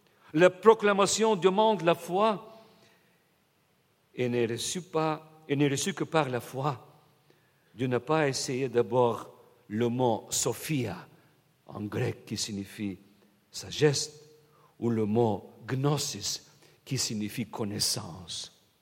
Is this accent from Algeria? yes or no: no; Bulgaria; French is a second language; Moi-même, je suis grandi dans un pays, mon pays d'origine, Bulgarie. C'était le régime communiste jusqu'en 1989.